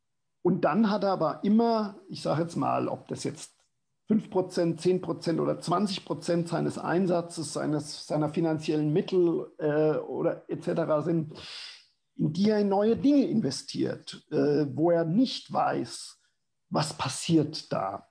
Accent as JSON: {"language": "German", "country": "Germany", "lives_now": "New York, United States", "said": "Und ich habe noch nie so eine hohe Wertschätzung für Deutschland erfahren, wie jetzt in New York"}